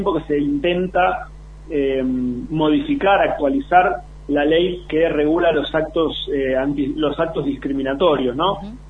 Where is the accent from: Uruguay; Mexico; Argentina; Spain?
Argentina; que nos tienen que dar orgullo como argentinos.